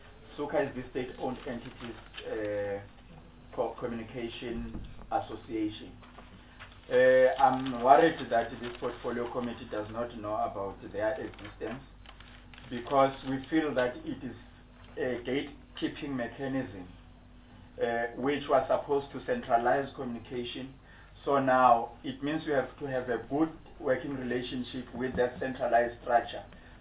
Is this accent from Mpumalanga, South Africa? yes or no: yes; Mpumalanga, South Africa; I come from Mpumalanga province.